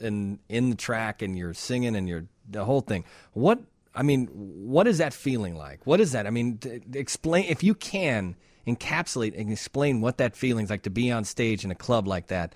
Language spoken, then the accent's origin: English; Chicago, Illinois, United States; You know, as a Chicagoan, I'm not sure I necessarily want to go there because, you know, I live my life here.